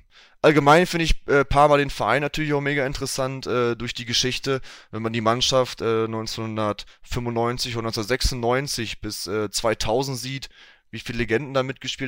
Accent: Ennigerloh, North Rhine-Westphalia, Germany; Das ist mein Heimatort, hier spiele ich auch Fußball beim SuS Ennigerloh.

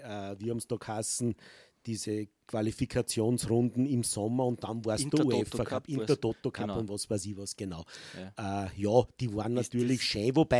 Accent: Linz, Upper Austria, Austria; das war als Linzer ein Linzer Spiel

